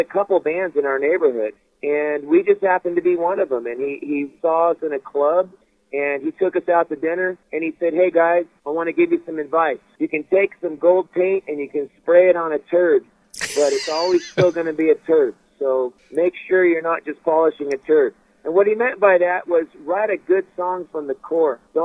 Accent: California, United States; lived in the Bay Area of San Francisco, Northern California, and that's basically where we're from. We're from Northern California up in the sticks of Sacramento.

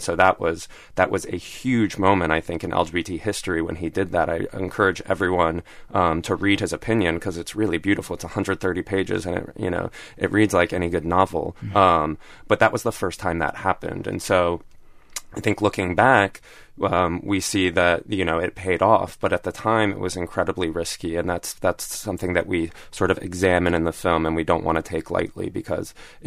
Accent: Georgia, United States; I grew up in Georgia, in climates where marriage equality, you know, wasn't in a twinkle in our eye growing up.

